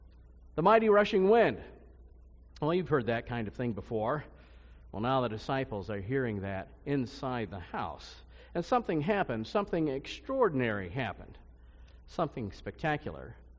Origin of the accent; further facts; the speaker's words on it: Kansas, United States; So, well, naturally, well, I'm from Kansas, so what do you do?